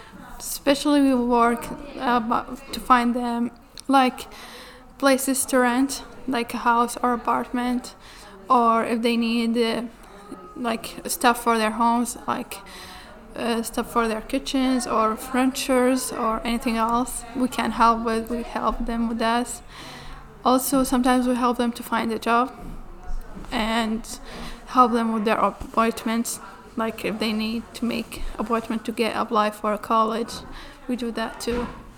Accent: Iraq; English is a second language; moved away as an adult; now in Augusta, United States; But for me, I came direct from Iraq to Augusta.

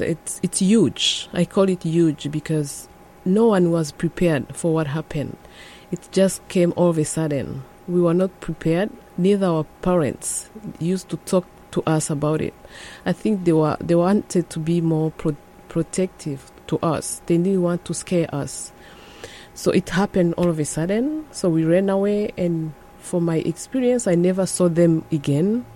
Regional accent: Butare, Southern Province, Rwanda; I was born and raised in Rwanda, in the southern part of Rwanda called Butare.

